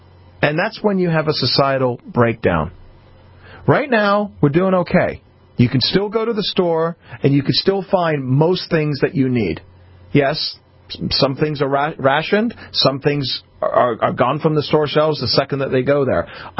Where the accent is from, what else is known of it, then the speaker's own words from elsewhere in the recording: London, United Kingdom; moved away; conference on Friday night with my family in England. I'm originally from London. Been here 43 years now. So I don't have much of an accent left